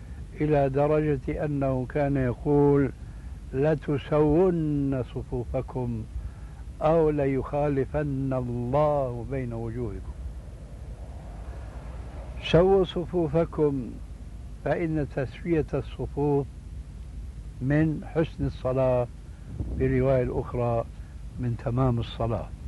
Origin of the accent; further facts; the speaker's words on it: Syria; moved away; هذه عندنا في الشام في سوريا مشهورة هذا الحديث. وجئت هنا وسمعته أيضا وهكذا.